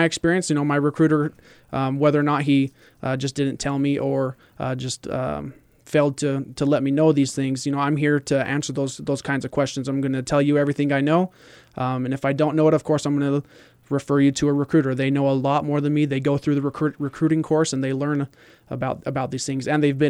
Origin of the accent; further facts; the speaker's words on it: Utah, United States; they found out I'm from Utah